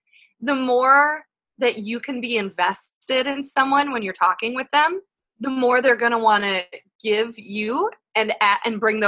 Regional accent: Midwest, United States; I'm from the Midwest, and if anybody's been there, you'll know that Midwesterners are willing to talk to anybody

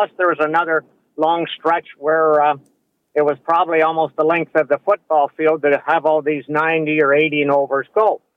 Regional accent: Brantford, Ontario, Canada; I'm from Brantford, and Brant County in Brantford opened up yesterday for 70 and over.

